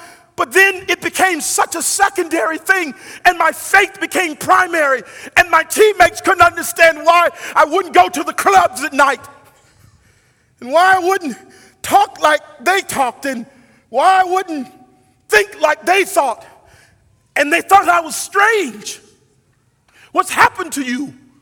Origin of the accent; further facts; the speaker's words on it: Atlanta, Georgia, United States; right here in Atlanta, my home state